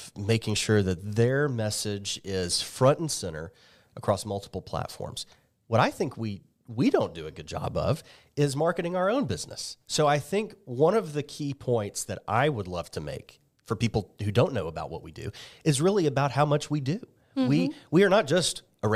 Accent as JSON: {"language": "English", "town": "Mobile", "region": "Alabama", "country": "United States", "said": "well, honestly, my background, I come from Mobile."}